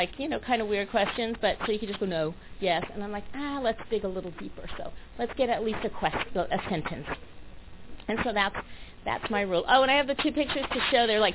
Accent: New York, United States; we went to New York and I'm from New York and there's, you know, all these people

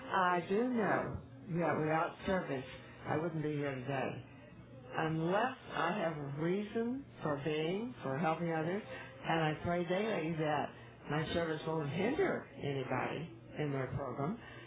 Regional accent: California, United States; I'm from Southern California.

